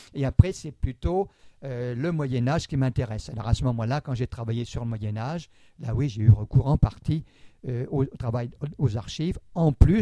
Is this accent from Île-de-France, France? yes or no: no; Centre-Val de Loire, France; je suis né en Touraine. J'ai beaucoup vécu en Touraine. Mes parents, mes grands-parents étaient tourangeaux aussi.